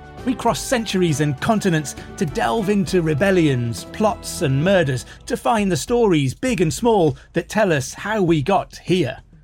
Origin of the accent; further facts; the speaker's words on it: Wolverhampton, West Midlands, United Kingdom; Yeah, I'm from Wolverhampton, which is kind of the next city just to the west of Birmingham.